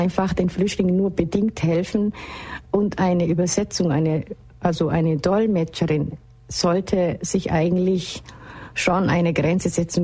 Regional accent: Somalia; bei uns in Somalia ist der Familienverbund unheimlich wichtig.

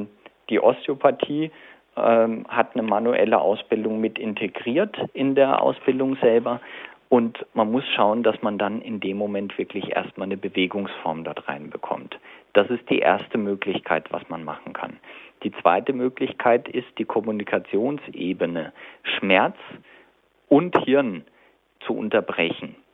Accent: Bad Kissingen, Bavaria, Germany; ich komme ja selber aus Kissingen.

